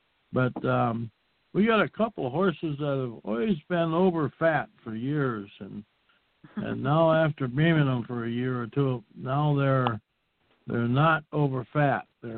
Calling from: Minnesota, United States; from Minnesota.

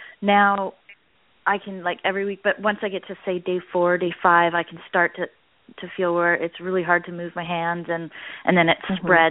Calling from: British Columbia, Canada; I'm calling from Canada, and I live in northern BC, and we don't have a pain clinic

